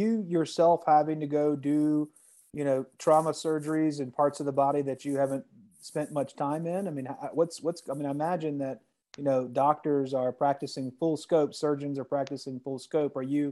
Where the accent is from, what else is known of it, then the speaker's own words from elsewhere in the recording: Louisiana, United States; Well, and, I'm from Louisiana, so I would arm myself and I would do exactly what you're doing.